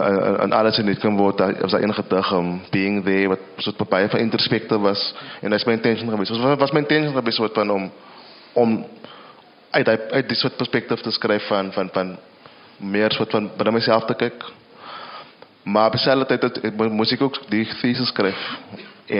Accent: Western Cape, South Africa; accent: Kaaps; first language Kaaps; dit is my moedertaal, my Kaaps, ek is lief vir my Kaaps

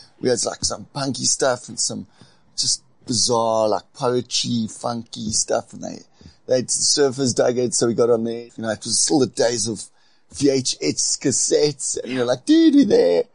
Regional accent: Port Elizabeth, Eastern Cape, South Africa; So I'm from the Eastern Cape, Port Elizabeth.

